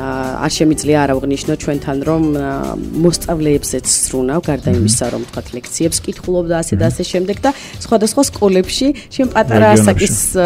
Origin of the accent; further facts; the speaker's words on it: Guria, Georgia; იმიტომ რომ გურია, მე რადგან გურული ვარ, ალბათ რაღაცა ემოციები არის, ხო?